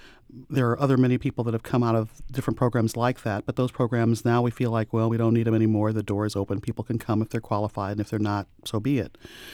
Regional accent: St. Louis, Missouri, United States; But again, I'm from St. Louis. I have a lot of pride in my city.

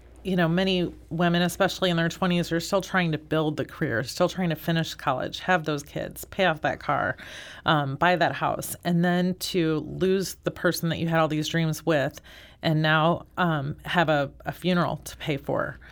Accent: St. Louis, Missouri, United States; I have been born and raised in St. Louis.

